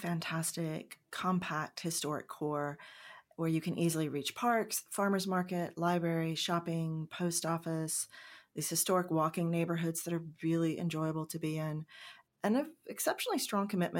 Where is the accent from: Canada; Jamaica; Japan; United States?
United States; Virginia; So I'm from Virginia. And I love my home state very much